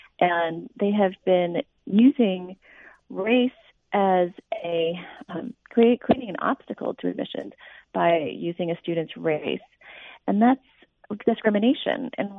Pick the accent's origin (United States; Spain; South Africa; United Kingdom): United States; born in this country, but I'm always asked, where am I really from? I'm really from America. I've been told to go back to where I came from, and I was born in America.